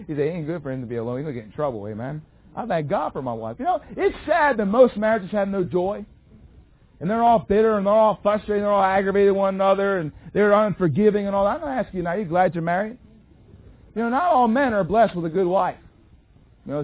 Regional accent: Philadelphia, Pennsylvania, United States; I'm from Philadelphia, man. Can any good thing come out of Philly, amen?

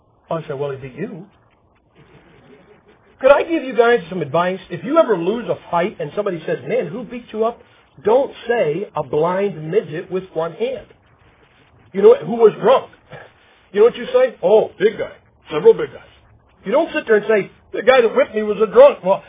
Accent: Ohio, United States; Then I'll get behind the pulpit and I'll say, I'm from Ohio.

